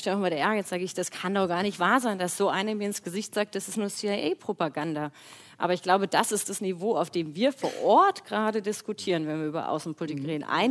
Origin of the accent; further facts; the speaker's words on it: Germany; also born or lived in France; ich bin keine Französin, aber hat dort lange gelebt und ich kenne sehr gut die Sätze von den Franzosen zu uns Deutschen